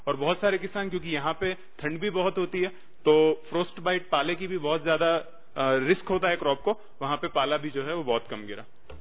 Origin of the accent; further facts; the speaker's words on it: Bharuch, Gujarat, India; हम जिस जिले से आते हैं भरूच से, 800 mm बारिश है